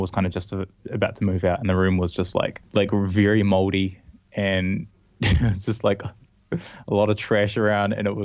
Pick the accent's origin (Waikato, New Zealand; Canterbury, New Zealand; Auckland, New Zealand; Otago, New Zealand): Canterbury, New Zealand; Christchurch; I'm from Christchurch.